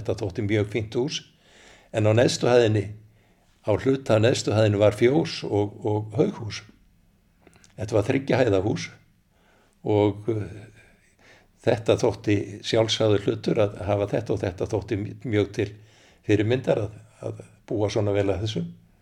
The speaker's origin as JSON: {"language": "Icelandic", "town": "Sauðárkrókur", "region": "Northwestern Region", "country": "Iceland", "tie": "born or raised there", "said": "ég er svona allt til blanda þó að ég telji mig að sjálfsögðu vera söðkræking. Nú ég er fæddur á Söðurkróki, raunar í Rússlandi á Söðurkróki"}